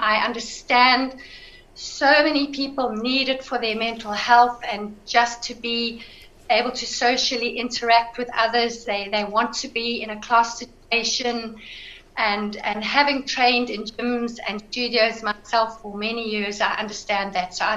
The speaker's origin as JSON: {"language": "English", "country": "South Africa", "lives_now": "United Kingdom", "said": "It's wonderful to be here from the UK as a South African."}